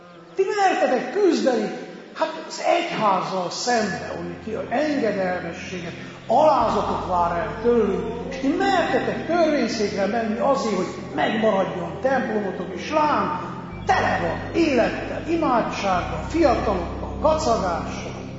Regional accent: Transylvania, Romania; Olyan érdekes, ugye, hogy Erdélyből jövök

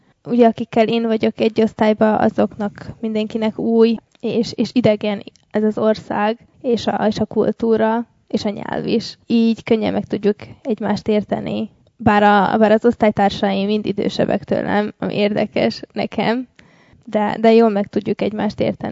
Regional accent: Vojvodina, Serbia; moved away as an adult; now in United States; Délvidékről jöttem. Otthon befejeztem a középiskolát, ott gimnáziumban jártam, és most elkezdtem itt Amerikában az egyetemet.

